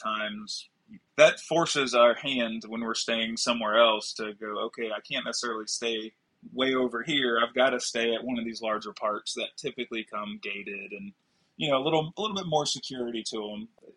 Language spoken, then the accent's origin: English; Florida, United States; now in Texas, United States; Well, since we're from Florida and have moved to Texas, all of our vacations have been back to Florida.